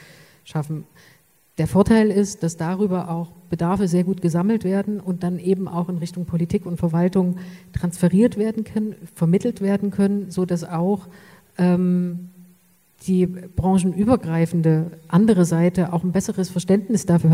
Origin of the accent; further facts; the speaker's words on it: Leipzig, Saxony, Germany; Ich bin Leipzigerin